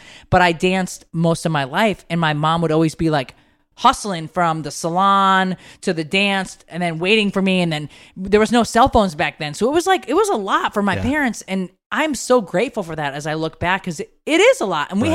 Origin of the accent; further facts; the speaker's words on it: Connecticut, United States; I grew up in Connecticut.